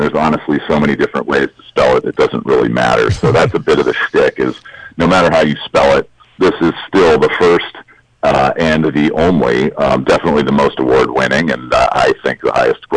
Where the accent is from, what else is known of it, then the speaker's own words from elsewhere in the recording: Menlo Park, California, United States; I'm from Northern California, grew up in Menlo Park and went to Stanford and was living in San Francisco in the mid-90s.